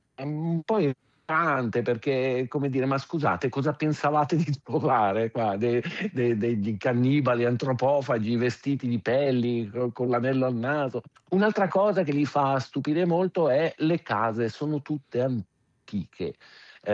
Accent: Milan, Lombardy, Italy; perché io sono milanese, vedere gente che apprezza la mia città mi fa ovviamente piacere

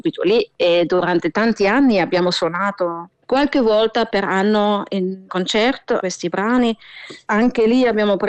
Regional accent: Stuttgart, Baden-Württemberg, Germany; E io sono di Stoccarda, quindi era, per me era anche era un matador.

